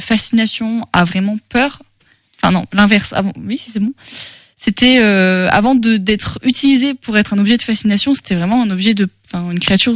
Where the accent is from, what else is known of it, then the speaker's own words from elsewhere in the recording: Brittany, France; Oui, je suis bretonne, excusez-moi.